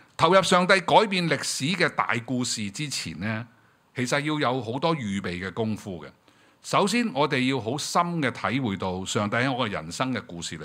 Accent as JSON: {"language": "Chinese", "town": "Cheung Chau", "region": "New Territories", "country": "Hong Kong", "said": "我在长洲，我来自长洲，所以惯了"}